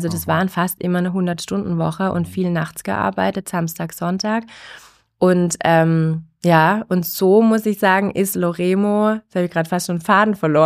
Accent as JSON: {"language": "German", "town": "Gundelsheim", "region": "Baden-Württemberg", "country": "Germany", "tie": "born or raised there", "said": "Genau, ursprünglich Heilbronn, ne? Also Heilbronn geboren und in Gundelsheim aufgewachsen, zur Schule gegangen."}